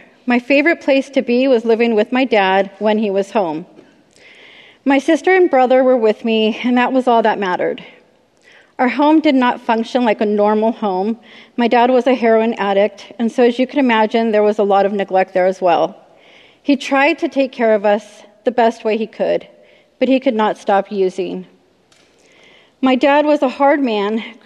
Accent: Long Beach, California, United States; born there; All right, I was born in Long Beach, California in 1976.

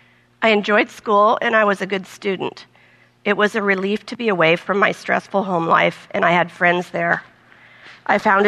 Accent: Portland, United States; I was born here in Portland. I grew up near the airport, and I lived in the same house until I left home at 18.

